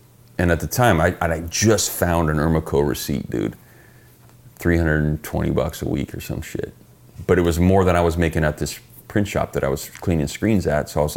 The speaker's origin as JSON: {"language": "English", "town": "Ann Arbor", "region": "Michigan", "country": "United States", "said": "me and him have a trippy connection because we're both from Ann Arbor, Michigan."}